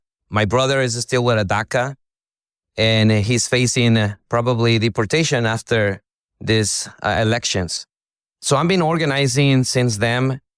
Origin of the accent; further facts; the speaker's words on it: Ecuador; moved away; When I came to this country from Ecuador with my parents, I realized that it was supposed to be for a better life.